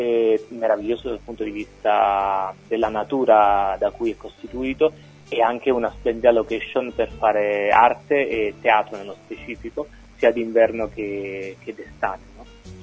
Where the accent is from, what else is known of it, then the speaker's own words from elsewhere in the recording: Naples, Campania, Italy; moved away; also born or lived in Uruguay; Napoli, la mia città natale, l'ho lasciata circa 12 anni fa. Sono stato prima un po' in giro per l'Italia, passando dalle Alpi agli Appennini